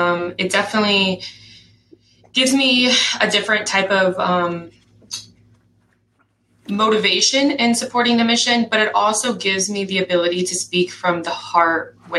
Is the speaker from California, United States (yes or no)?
no; Illinois, United States; I am from the St. Louis metropolitan area, so on the Illinois side.